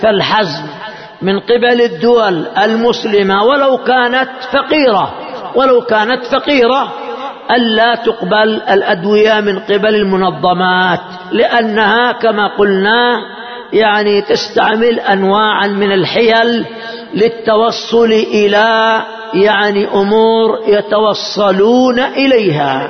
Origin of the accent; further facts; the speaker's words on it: Yemen; عندنا في اليمن، عندنا في اليمن